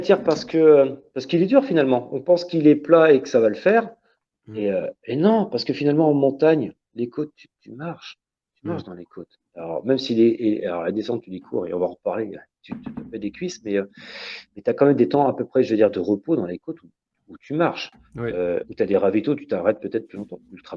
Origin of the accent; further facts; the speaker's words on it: Moncontour, Brittany, France; je suis de Moncontour, à Plémy, mais Plémy très proche de Moncontour, je suis à 1 km du départ du Ménestrail.